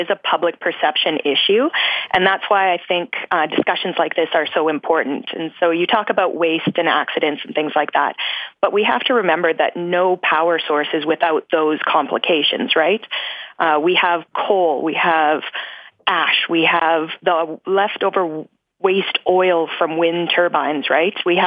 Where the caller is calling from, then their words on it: Saskatoon, Saskatchewan, Canada; I'm calling from Saskatoon, Saskatchewan.